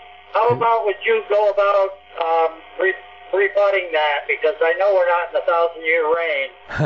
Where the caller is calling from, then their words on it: Michigan, United States; from Michigan.